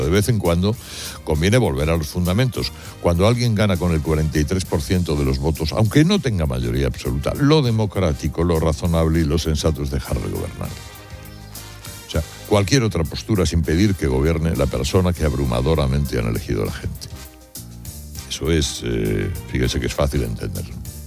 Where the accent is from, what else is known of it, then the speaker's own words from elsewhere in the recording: Spain; una cosa somos los españoles, de los que hay de todo tipo